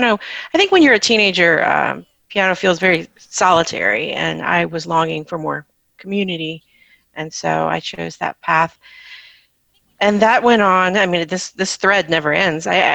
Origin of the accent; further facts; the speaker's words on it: Virginia, United States; growing up in Virginia, you're not necessarily exposed to all of the forms of music that people are in a much larger urban area.